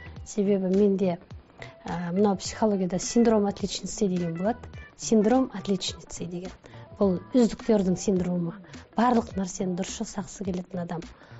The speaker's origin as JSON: {"language": "Kazakh", "town": "Akshukyr", "region": "Mangystau Region", "country": "Kazakhstan", "tie": "born there", "said": "Маңғыстау, Ақшұқыр деген ауыл."}